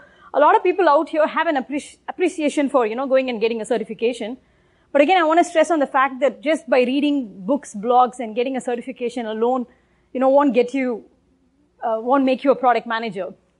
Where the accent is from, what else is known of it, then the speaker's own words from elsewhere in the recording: India; Growing up in India